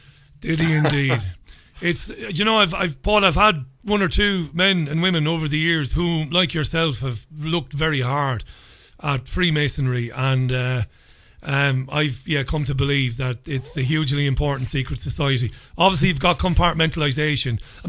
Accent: Ireland; when I grew up in Ireland, I used to meet some lovely priests.

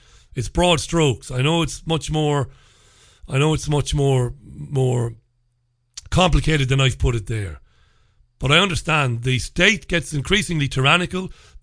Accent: Ballybeg, Munster, Ireland; I grew up in Ireland, you know. I grew up in a place called Ballybeg in Waterford in Ireland. We were on the edge of the countryside. We were a couple of miles away from Waterford city centre, maybe 3, and we were on the edge of the countryside.

